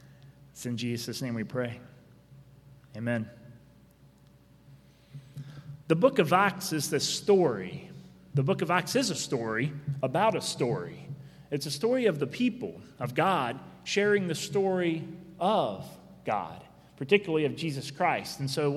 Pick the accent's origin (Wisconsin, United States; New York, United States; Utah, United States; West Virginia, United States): West Virginia, United States; Petersburg; There's also a bridge in Petersburg, my hometown.